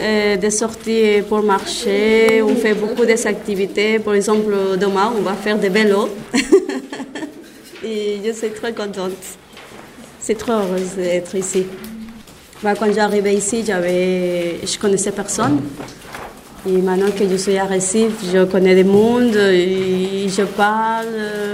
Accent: Ecuador; French is a second language; moved away; je viens de l'Équateur.

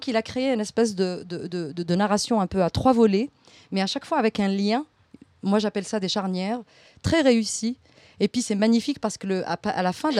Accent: Algeria; Je suis algérienne, donc vous l'aurez compris.

